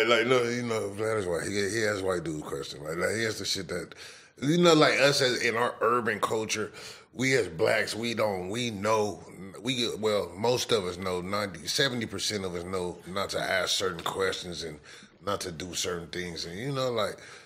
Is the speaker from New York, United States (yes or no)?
no; Los Angeles, California, United States; I was born in Los Angeles, like, South Central L.A., like we like to call it. Like, Hoover area